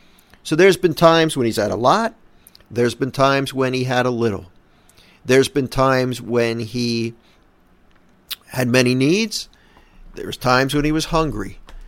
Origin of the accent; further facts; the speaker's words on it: Philadelphia, Pennsylvania, United States; Now, I'm a city boy. I grew up in Philly, Philadelphia. I am not a country boy.